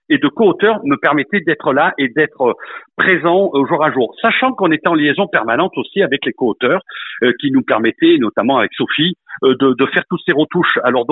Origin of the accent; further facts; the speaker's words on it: Corsica, France; car je suis corse d'origine